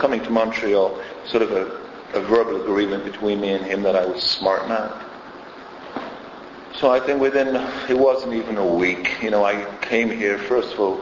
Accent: North West England, United Kingdom; I'm from England. I was come from a sort of middle upper class parents, three sisters and two brothers, none of whom sort of suffered from this disease. And you know, growing up in England, in the area I grew up at, it was just outside of Manchester.

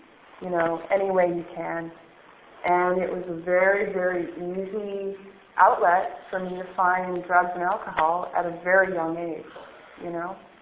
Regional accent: Newfoundland and Labrador, Canada; I was born and raised in Newfoundland. That's where I'm from.

